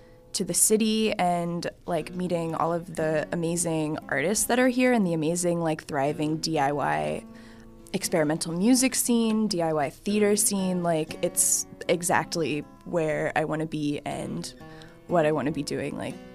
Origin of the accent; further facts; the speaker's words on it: Pittsburgh, Pennsylvania, United States; Yeah, I'm actually from Pittsburgh. I grew up in the South Hills, and then I stayed here for school. And now I live in Lawrenceville, and I'm happy to be here.